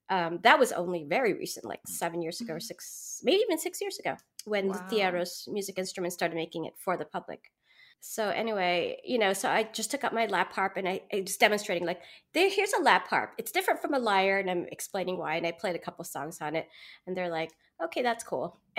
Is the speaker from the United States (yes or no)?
no; Philippines; And I go, I'm Filipino. I mean, Filipinos tend to pick up languages and music very easily. Like, we're just like known for that.